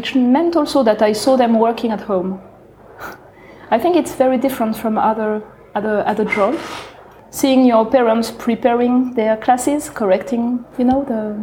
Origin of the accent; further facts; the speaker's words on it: Grand Est, France; it's giving you a feeling of being European somehow. And also growing up near the Vosgesen Mountains, with a lot of outdoor activities.